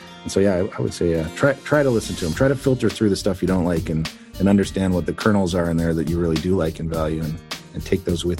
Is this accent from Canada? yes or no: yes; Canada; accent: Canadian; I mean, I guess maybe my Canadian accent was too thick or something